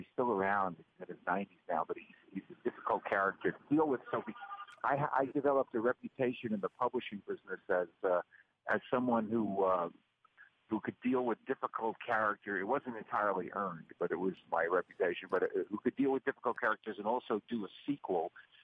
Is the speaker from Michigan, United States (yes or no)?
no; Bronx, New York, United States; I'm from the Bronx, and he's from Queens. I kind of saw him as a fellow goofy bridge and tunnel guy